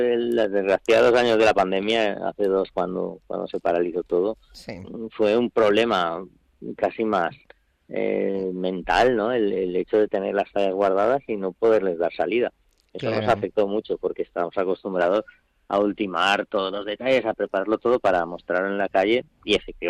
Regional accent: Valencian Community, Spain; a ti te pilla como valenciano, como fallero

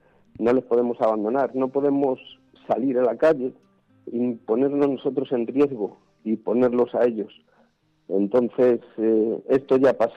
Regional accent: Madrid, Community of Madrid, Spain; como ciudadano y como madrileño, pues yo me quedo en casa

